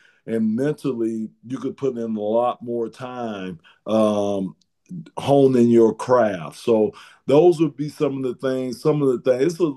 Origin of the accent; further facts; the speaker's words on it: Miami, Florida, United States; You know, I grew up in Miami, so the Miami Dolphins, man, that's my team.